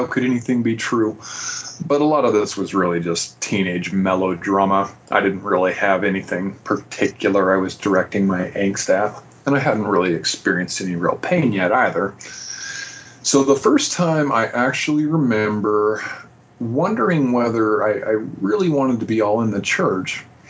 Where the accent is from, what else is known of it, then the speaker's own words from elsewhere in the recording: Moab, Utah, United States; born there; I was born in Moab, Utah, a pretty big Mormon influence there.